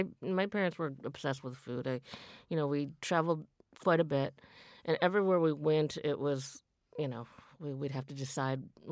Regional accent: Michigan, United States; I grew up in Michigan. I grew up in the suburbs of Michigan.

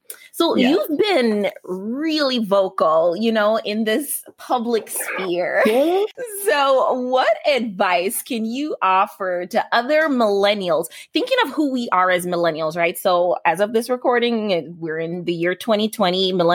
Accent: New York City, New York, United States; also born or lived in Jamaica; now in Minnesota, United States; So I'm actually from Jamaica, born in Jamaica, grew up in New York City

